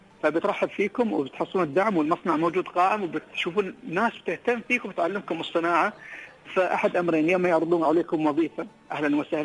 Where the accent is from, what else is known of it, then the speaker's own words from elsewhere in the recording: United Arab Emirates; كإماراتية وامرأة استطاعت تحقق هذا النجاح